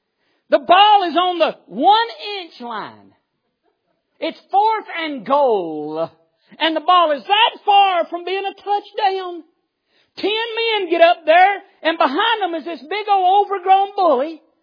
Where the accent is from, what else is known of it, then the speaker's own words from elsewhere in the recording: Alabama, United States; I know where I'm from. I'm in Alabama tonight. I was born in Alabama, raised in Alabama.